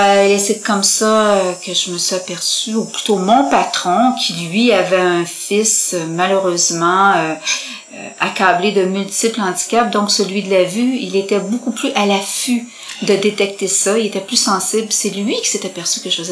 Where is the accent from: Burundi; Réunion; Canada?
Canada; Longueuil, Quebec; je suis née à Québec, je suis une Québécoise de naissance. Par contre, je suis partie de la belle ville de Québec, j'étais bébé, j'ai toujours vécu par la suite sur la rive sud, Longueuil et les environs.